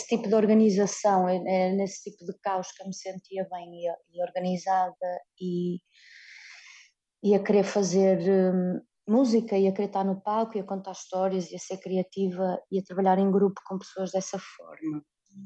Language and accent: Portuguese; Vila Nova de Gaia, Norte, Portugal; a Academia de Música de Vilar do Paraíso, em Vila Nova de Gaia, onde eu cresci